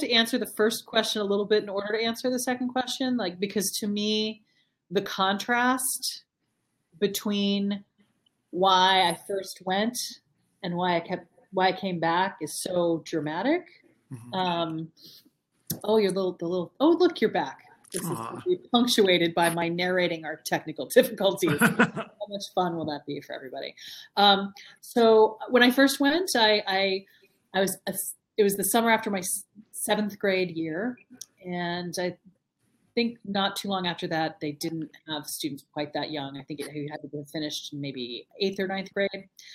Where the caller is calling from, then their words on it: Holderness, New Hampshire, United States; I am in the middle of my life, age-wise, and I am talking from Holderness, New Hampshire.